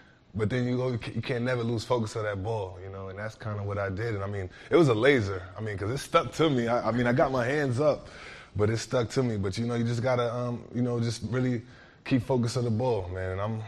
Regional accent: New York, United States; I guess that might have something to do with growing up in New York and, you know, just those New York streets.

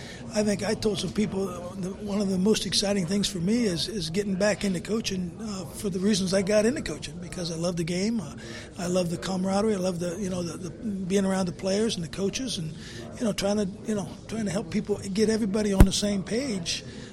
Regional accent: Ohio, United States; even though I'm from Ohio, he's from Pennsylvania

